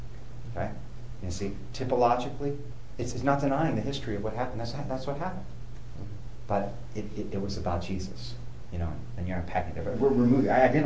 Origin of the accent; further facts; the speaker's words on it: St. Louis, Missouri, United States; I'm from St. Louis.